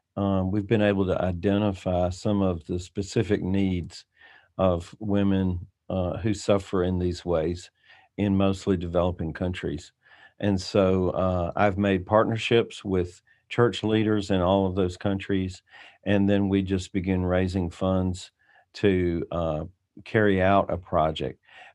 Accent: Georgia, United States; in 2016, I had to move back to my home state of Georgia to take care of my aging parents.

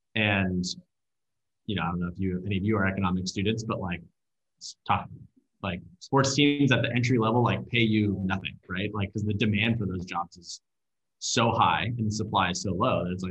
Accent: Sacramento, California, United States; I grew up here in Sacramento, California. I'm a huge Sacramento Kings fan.

